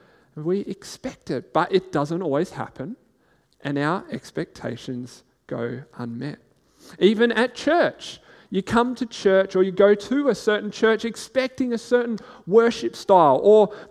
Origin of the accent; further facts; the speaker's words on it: South Australia, Australia; born there; If you don't know, I was born here in South Australia